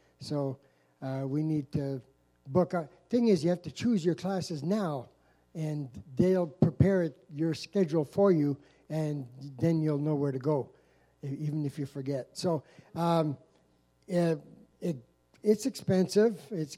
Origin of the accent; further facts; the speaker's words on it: Edmonton, Alberta, Canada; I come from Edmonton, where I lived for about 36 years